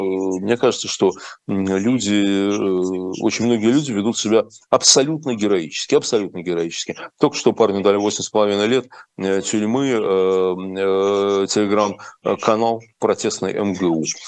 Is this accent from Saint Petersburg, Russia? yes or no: yes; Saint Petersburg, Russia; also born or lived in Moscow; я вообще москвич. И питерский. Я вырос в Питере, жил в Москве.